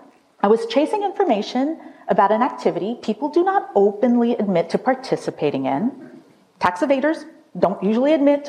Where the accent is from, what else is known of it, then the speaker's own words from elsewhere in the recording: California, United States; I'm an amateur San Francisco historian. I'm born and raised in the Bay Area.